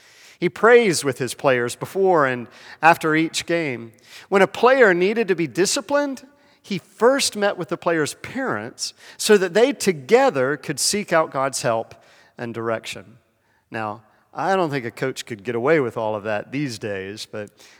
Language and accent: English; South Carolina, United States; I grew up in South Carolina, and they were our rivals.